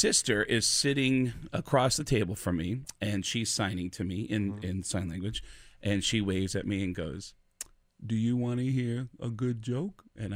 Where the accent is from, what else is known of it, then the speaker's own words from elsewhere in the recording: New York, United States; I grew up 10 miles from Yankee Stadium, and I remember going. So the Yankees are my birthright